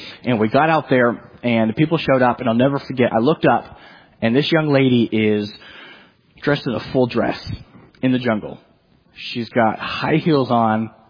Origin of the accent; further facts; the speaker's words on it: Oregon, United States; I'm a homeschooler from Oregon.